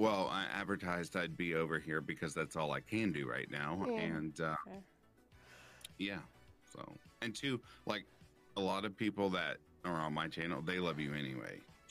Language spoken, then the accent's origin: English; Kentucky, United States; I love growing up in Kentucky because we had all four seasons.